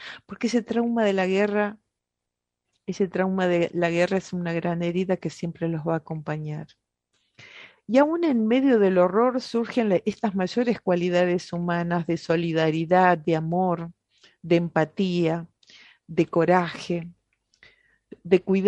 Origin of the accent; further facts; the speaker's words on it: Argentina; eso forma parte de nuestra memoria colectiva, de nuestra historia como pueblo argentino